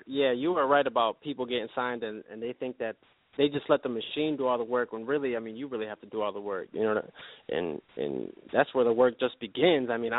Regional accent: Detroit, Michigan, United States; I'm in Michigan. I'm from the Detroit area.

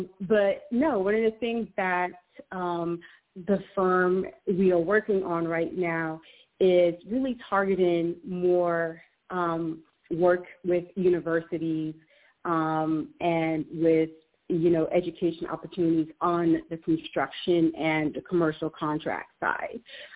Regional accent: Jamaica; Being Jamaican myself, I would love to see more projects happen in development and construction in Jamaica

